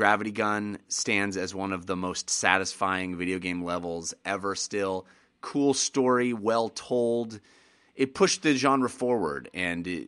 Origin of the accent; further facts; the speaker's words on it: United States; because I'm an American and have all of the lack of worldliness that comes along